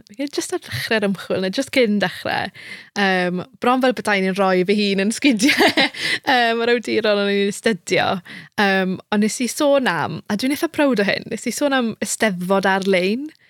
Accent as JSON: {"language": "Welsh", "town": "Carmarthen", "region": "Wales", "country": "United Kingdom", "said": "Wel, dwi o Garfyrddin ymwreiddiol"}